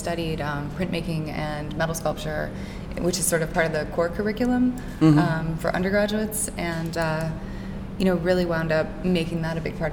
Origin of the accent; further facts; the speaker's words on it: Cleveland, Ohio, United States; growing up in Cleveland, I grew up in the suburbs, and just had this fascination with the city.